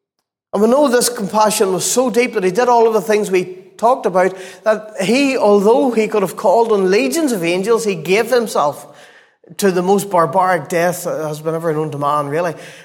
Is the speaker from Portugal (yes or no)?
no; Portadown, Northern Ireland, United Kingdom; I grew up in Portadown. I know a little bit about it.